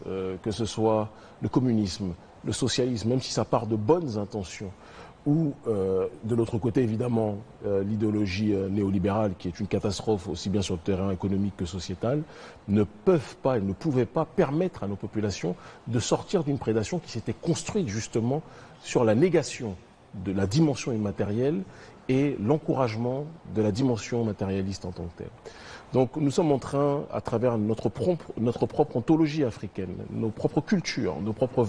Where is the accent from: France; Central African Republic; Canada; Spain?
France; born there; Je suis né en France de manière législative et légale. J'ai la nationalité